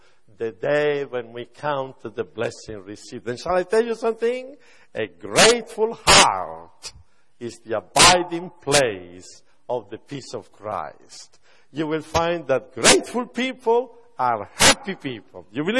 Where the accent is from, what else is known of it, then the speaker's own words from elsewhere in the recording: Italy; English is a second language; moved away as an adult; now in United States; I come from Italy. And in Italy, we have a lot of romantic songs about the silver ray of the moon. And when I came to America in 1974